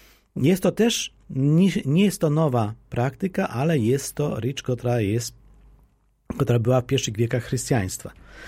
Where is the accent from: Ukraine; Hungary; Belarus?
Ukraine; Polish is a second language; U nas na Ukrainie jest to bardziej powszechne, my się zwyczajamy z takiej prostej przyczyny, że Ukraina jest stroną, w której koegzystują razem, rozwijają się i istnieją różne obrady.